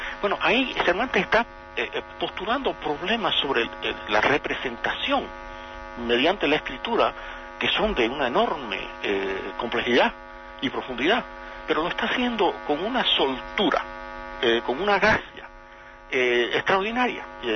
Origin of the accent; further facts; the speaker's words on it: Cuba; yo recuerdo haberlo leído de niño en mi casa en Cuba.